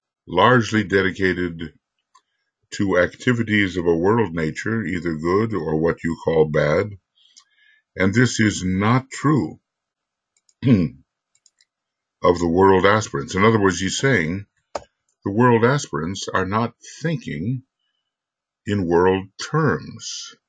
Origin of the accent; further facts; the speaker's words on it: United States; Sometimes, you know, being an American